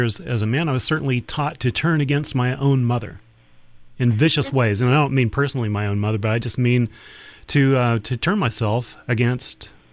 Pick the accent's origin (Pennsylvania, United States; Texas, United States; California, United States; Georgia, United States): Texas, United States; I started laughing to myself because I come from Texas, and my immediate family are, you know, they're sweet people